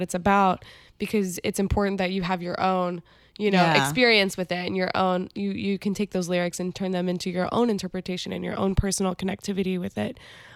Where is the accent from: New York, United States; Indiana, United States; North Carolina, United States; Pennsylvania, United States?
Indiana, United States; I grew up in Southern Indiana where it was country music and pop music, and that was essentially it.